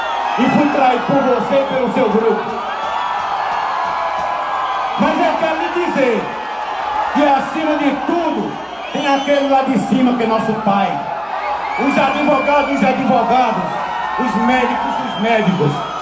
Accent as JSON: {"language": "Portuguese", "town": "Santa Terezinha", "country": "Brazil", "tie": "born or raised there", "said": "Eu nasci aqui em Santa Terezinha, cresci aqui e vou morrer aqui em Santa Terezinha."}